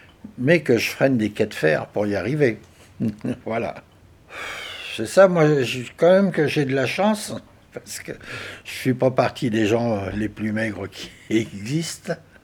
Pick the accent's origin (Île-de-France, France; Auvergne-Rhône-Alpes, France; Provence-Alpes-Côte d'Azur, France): Auvergne-Rhône-Alpes, France; Dieulefit; born there; c'est comme ça que je suis né à Dieulefit par hasard pendant la guerre.